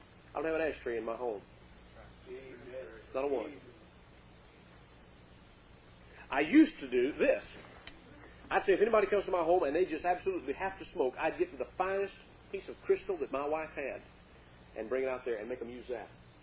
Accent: Kentucky, United States; I was raised in Kentucky, and it was kind of like South Carolina. when I was a child. I mean, this was in the 50s.

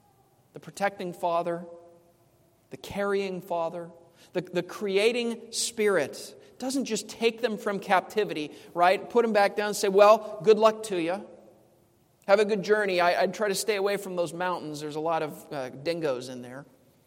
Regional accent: California, United States; I'm originally from California. We're not allowed to shoot this kind of stuff off.

